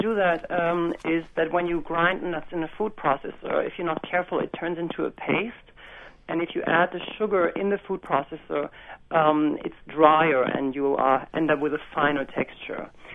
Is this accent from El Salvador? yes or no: no; Germany; I grew up with this in Germany